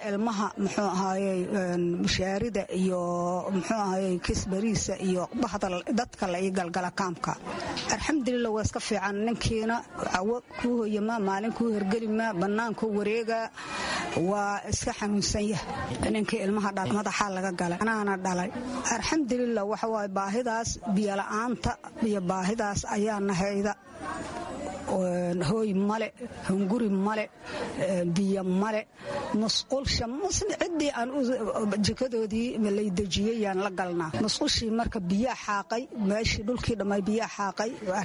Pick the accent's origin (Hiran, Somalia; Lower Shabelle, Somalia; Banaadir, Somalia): Lower Shabelle, Somalia; Janaale; waxaan ka soo barakacay meel la yiraa Janaale